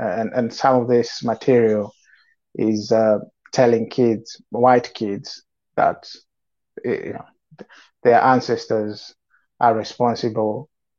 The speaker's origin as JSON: {"language": "English", "country": "Kenya", "tie": "born or raised there", "moved": "yes", "lives_now": "United Kingdom", "said": "Yes, so I grew up in Kenya, and then later on in my life, I moved to the UK where I'm living at the moment."}